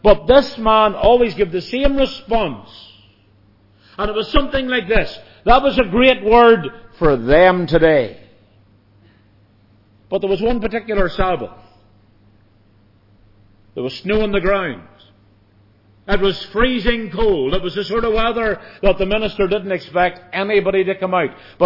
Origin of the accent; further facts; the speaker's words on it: Northern Ireland, United Kingdom; You know, I come from Northern Ireland. I have a sort of a different background from many in Northern Ireland.